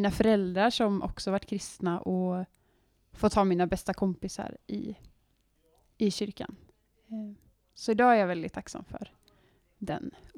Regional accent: Vänersborg, Västra Götaland County, Sweden; Jag är uppvuxen i kyrkan. I missionskyrkan i Vänersborg, där jag kommer ifrån.

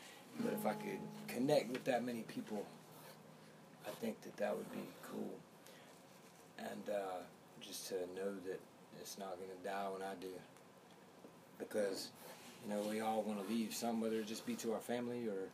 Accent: Pensacola, Florida, United States; born there; also born or lived in Tarrant County, Texas, United States; Born in Pensacola, Florida.

